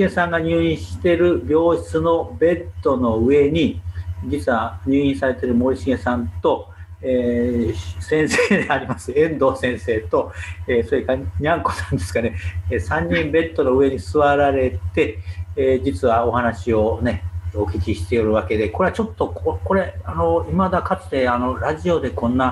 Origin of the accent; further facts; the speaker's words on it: Tamba, Hyogo, Japan; 森重さんも私もですね実は丹波市、兵庫県の丹波市ってところが出身なんですけども